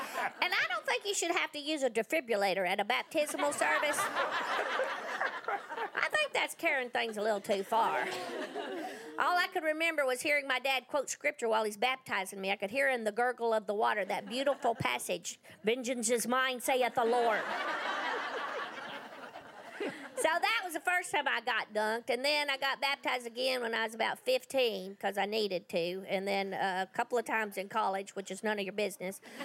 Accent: Tennessee, United States; I'm from Tennessee.

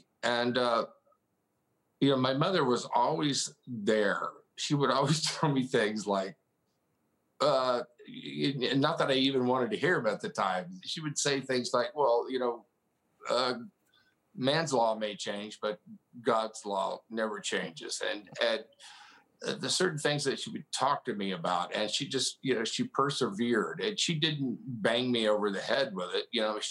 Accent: Houston, Texas, United States; I come from Houston, which was Space City.

